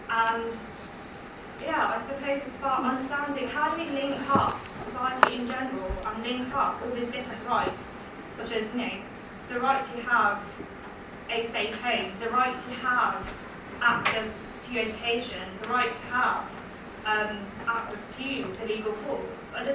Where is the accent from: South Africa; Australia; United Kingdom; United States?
United Kingdom; Tower Hamlets, London; I grew up in Tower Hamlets. Around the 1990s, I come from a very strong Bangladeshi community